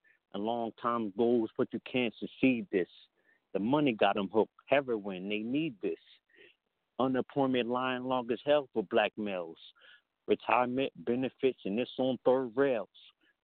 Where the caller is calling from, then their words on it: Camden, New Jersey, United States; I'm coming from Camden, New Jersey.